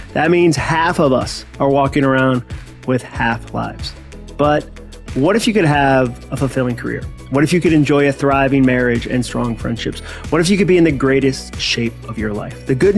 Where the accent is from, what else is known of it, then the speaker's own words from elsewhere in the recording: Massachusetts, United States; Remember I said I was from Massachusetts? We use the word wicked to mean very.